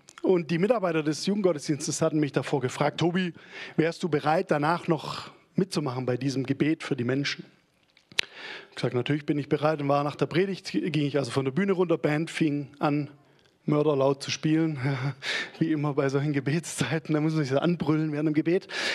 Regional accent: Stuttgart, Baden-Württemberg, Germany; Aber wir sind Stuttgarter und wir sind auch stolz auf unsere Autos.

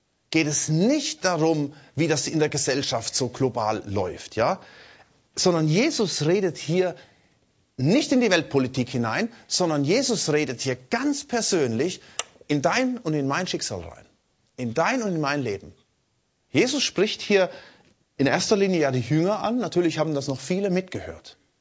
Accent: Germany; Und wir als Deutsche machen uns hier wieder zum Weltenrichter.

